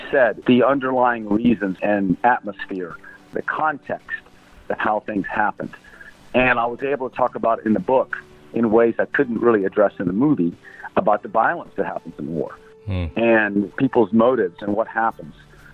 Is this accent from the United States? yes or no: yes; United States; I'm an American.